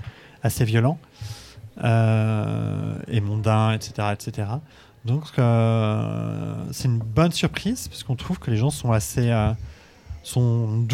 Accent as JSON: {"language": "French", "town": "Paris", "region": "Île-de-France", "country": "France", "also_born_or_lived": "Nantes", "said": "nous, on vient de Paris avec Colline, et ensuite on a habité Nantes. Et c'est deux villes qui sont assez dures, où les gens sont pas très très aimables."}